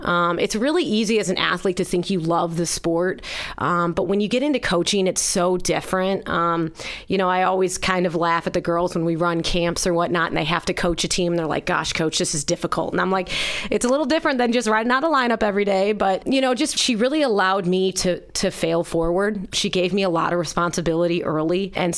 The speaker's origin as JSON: {"language": "English", "region": "Illinois", "country": "United States", "said": "But I'm from Illinois, and in Illinois, soccer, women's soccer is played in the spring."}